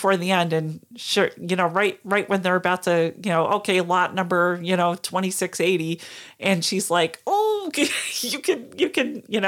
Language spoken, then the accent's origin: English; New York, United States; Yeah, I'm a New Yorker.